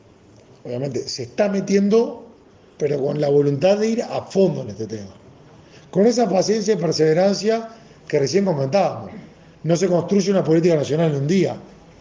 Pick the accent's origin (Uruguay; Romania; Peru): Uruguay; Y felicitamos y como uruguayos reconocemos el trabajo realizado.